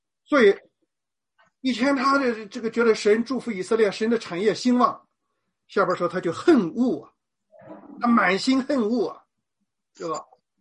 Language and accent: Chinese; China; 咱们中华民族这个中国政府最近啊，从这个以色列复国，我们中国人对待以色列是个什么态度呢？